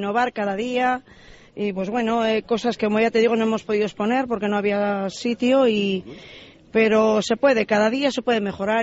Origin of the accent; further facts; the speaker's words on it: Basque Country, Spain; De La Gran, de la montaña alavesa.